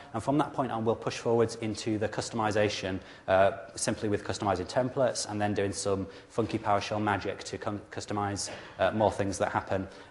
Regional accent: England, United Kingdom; I'm a program manager on the ASP.NET team. I'm from England, as you can probably tell.

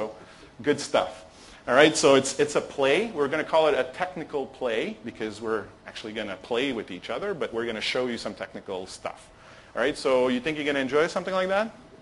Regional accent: Montreal, Quebec, Canada; because we're from Montreal

